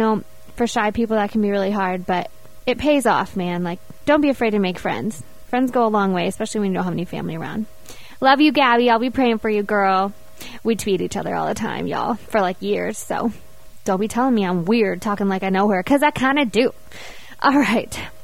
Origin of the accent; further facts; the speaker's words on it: Bryan College Station, Texas, United States; Rainey Rodriguez is actually from my hometown in Texas. Yeah, Bryan College Station.